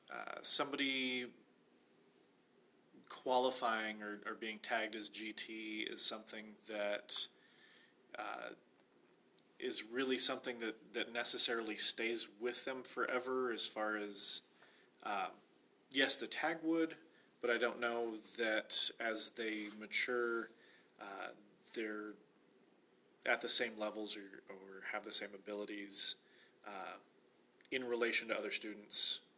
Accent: Omaha, Nebraska, United States; Where I grew up in Omaha, Nebraska, the program was mostly in elementary school, so it's been a really long time.

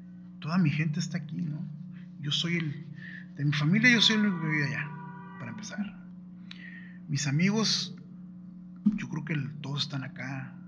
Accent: Tijuana, Baja California, Mexico; moved away as an adult; also born or lived in Los Angeles, United States; la mayoría del tiempo de mi vida he vivido aquí en Tijuana, ¿no? Uh-huh. Nací en Los Ángeles, pero crecí aquí en Tijuana. Y yo no me fui a vivir a Estados Unidos hasta que tenía como 30 años.

